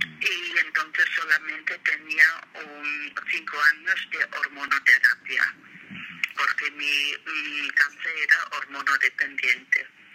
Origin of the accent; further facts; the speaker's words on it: Germany; Spanish is a second language; now in Menorca, Spain; yo soy de Alemania, vivo 40 años en Menorca